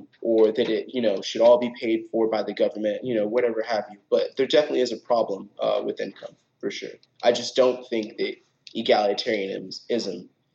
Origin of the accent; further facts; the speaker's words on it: California, United States; Yeah, So I grew up in poverty. I'm from California.